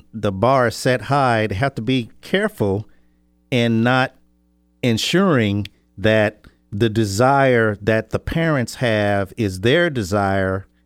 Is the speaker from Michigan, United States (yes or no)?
yes; Detroit, Michigan, United States; Of course, I grew up in Detroit, and having a lot of experiences with respect to the civil rights movement.